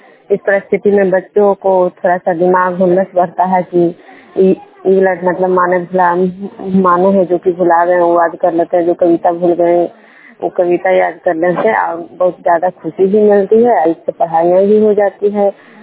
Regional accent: Bishnupur, Bihar, India; मैं बिष्णुपुर ग्राम खजरा पंचायत नालंदा जिला नवानसा प्रखंड के निवासी हूँ।

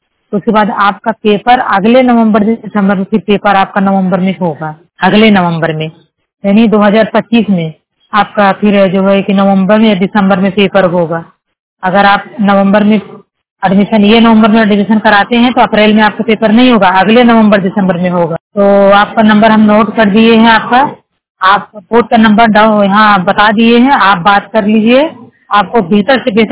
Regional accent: Jaunpur, Uttar Pradesh, India; now in Mumbai, India; जिला जौनपुर का रहने वाली हूँ, मुंबई में रह रही हूँ।

